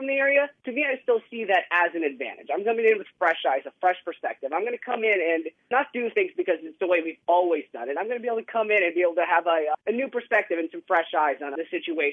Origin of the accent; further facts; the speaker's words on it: Highland Park, United States; Personally, I am from Highland Park, more up north.